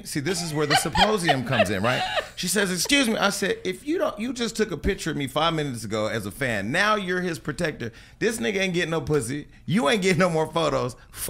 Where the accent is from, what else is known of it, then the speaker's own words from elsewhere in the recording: Stockton, California, United States; But these, they don't understand I'm from Stockton. They think this is L.A. shit, right?